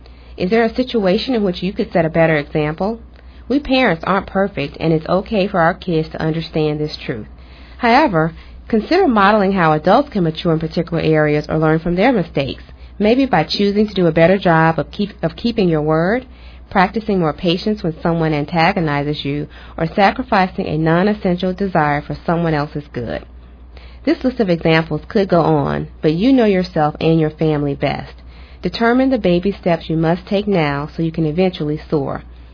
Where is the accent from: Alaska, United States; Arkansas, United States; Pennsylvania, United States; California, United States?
Arkansas, United States; Pine Bluff; I am originally from Pine Bluff, Arkansas, if any of your listeners are familiar with that small town. It's about half an hour south of Little Rock, which is the capital. Grew up there